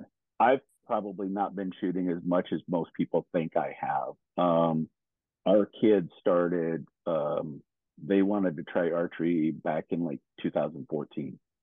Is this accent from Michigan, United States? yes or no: yes; Michigan, United States; moved away as an adult; now in Las Vegas, United States; My wife and I have been out in Vegas since 2001. Originally, we're both from the Michigan area.